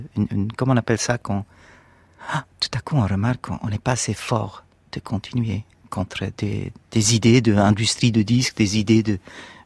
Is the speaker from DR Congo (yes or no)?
no; Switzerland; Oui, parce que je viens de la Suisse.